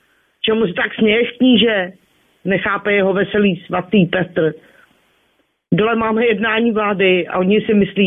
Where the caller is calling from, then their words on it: Kladno, Central Bohemian Region, Czechia; z Kladna.